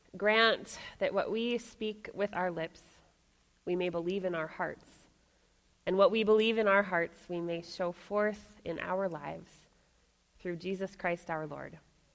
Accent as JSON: {"language": "English", "town": "Sioux Falls", "region": "South Dakota", "country": "United States", "tie": "born or raised there", "said": "When I was a little girl growing up in Sioux Falls"}